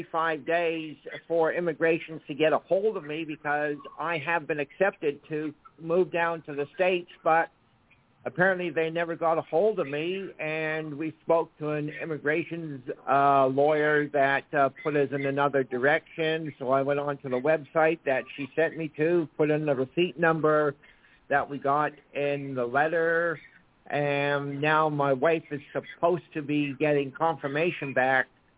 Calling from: St. Catharines, Ontario, Canada; I'm calling from St. Catharines, Ontario.

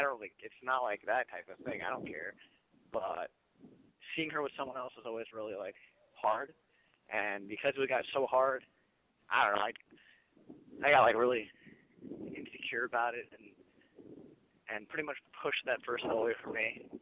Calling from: New York, United States; America. New York.

